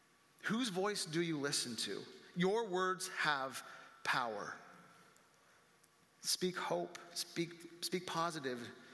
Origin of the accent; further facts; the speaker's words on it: Ontario, Canada; So we grew up in Ontario, Canada, and we had a cottage on a lake